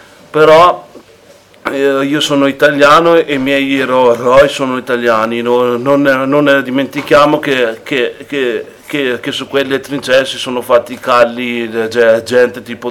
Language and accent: Italian; Trentino-Alto Adige, Italy; io come trentino la percepisco in una maniera forse più di cuore, perché io, mettiamola così, appartenevo a quello che praticamente era l'impero